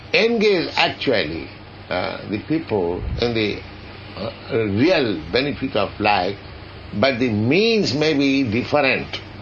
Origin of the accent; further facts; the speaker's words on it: India; English is a second language; I came from India.